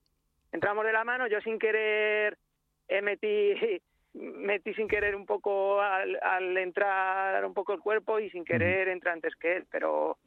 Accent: Ciudad Real, Castilla-La Mancha, Spain; yo quería correr en casa porque yo soy de Ciudad Real

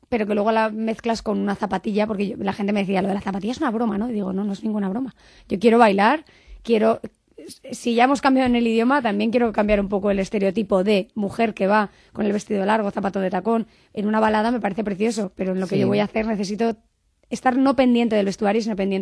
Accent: Spain; porque yo soy española

